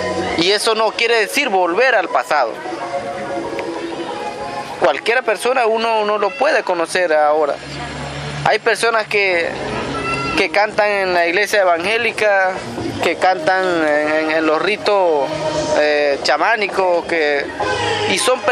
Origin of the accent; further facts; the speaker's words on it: Venezuela; yo que soy del Ventuari, a mí no me representa.